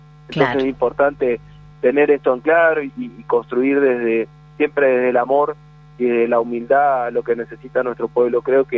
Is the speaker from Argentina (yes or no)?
yes; Argentina; como peronista, pero fundamentalmente como argentino